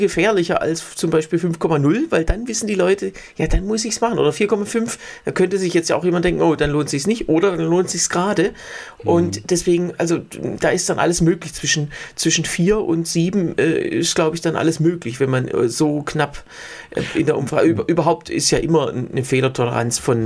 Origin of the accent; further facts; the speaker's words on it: Baden-Württemberg, Germany; accent: Swabian; Für mich als Schwabe ist das sowieso egal. Wir kennen ja kein, also Schwaben kennen kein stimmhaftes S.